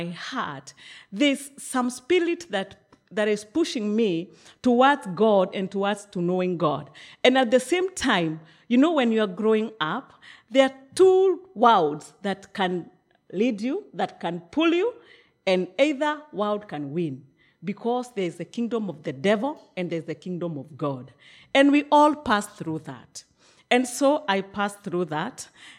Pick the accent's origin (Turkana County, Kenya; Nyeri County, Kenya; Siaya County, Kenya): Nyeri County, Kenya; Nyeri; I come from Kenya, Nairobi. And I was born in a place called Nyeri.